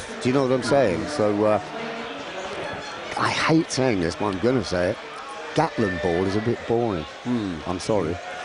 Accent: Wales, United Kingdom; No. My dad was Fulham. That's why I support Fulham. I'm Welsh.

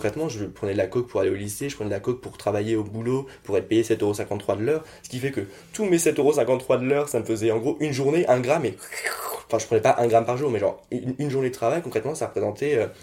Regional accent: France; born there; je suis né en France, je suis français.

